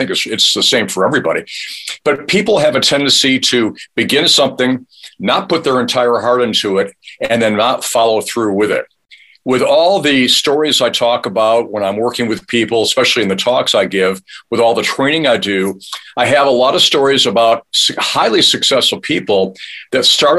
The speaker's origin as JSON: {"language": "English", "region": "Midwest", "country": "United States", "said": "Now, I was from the Midwest, but this is about 600 miles away from home."}